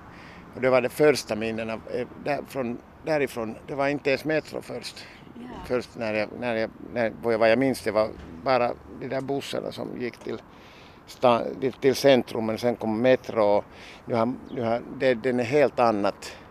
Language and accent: Swedish; Helsinki, Uusimaa, Finland; men som jag sa, det har varit mitt hemstad. Och ja, det är lätt för mig att röra mig och känna alla ställena.